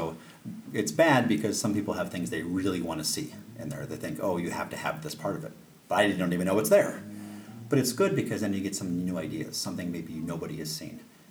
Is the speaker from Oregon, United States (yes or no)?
no; Wisconsin, United States; now in Chicago, United States; I was born in Wisconsin.